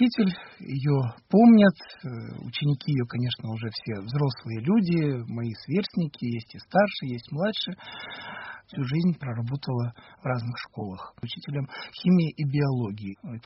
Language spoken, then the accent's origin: Russian; Irkutsk, Irkutsk Oblast, Russia; born there; Я родился здесь, в Иркутске, да. Но папа мой, поскольку румын по национальности, он мне и подарил и румынскую фамилию, и румынское имя